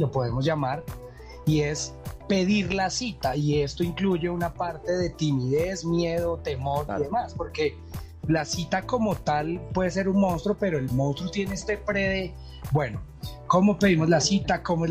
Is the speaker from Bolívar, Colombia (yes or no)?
no; Bogotá, Colombia; Nosotros somos Rolos como Monserrate.